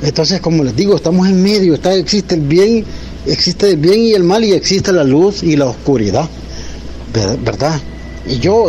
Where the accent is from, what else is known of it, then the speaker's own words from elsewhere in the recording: San Isidro Lempa, El Salvador; Pues aquí en El Salvador, pues en mi pueblo, San Isidro Lempa